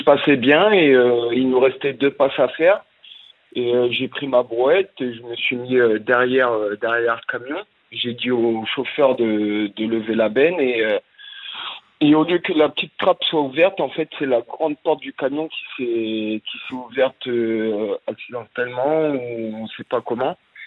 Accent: Compiègne, Hauts-de-France, France; Je viens de Compiègne et j'ai 29 ans.

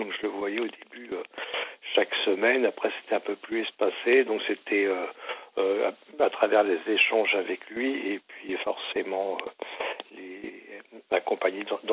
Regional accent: Centre-Val de Loire, France; Je suis remonté, tant bien que mal, dans ma région d'origine, qui est la Touraine

